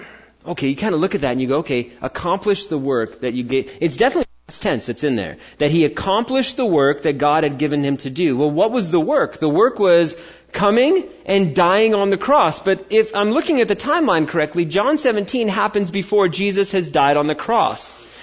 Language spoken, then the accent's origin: English; United States; And they said, you're American? You know, I'm like, yes, I'm American.